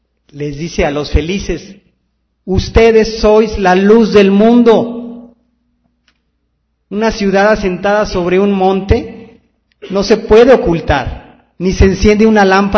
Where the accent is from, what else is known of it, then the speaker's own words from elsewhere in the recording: Mexico; como mexicanos oponernos a estas propuestas pervertidas.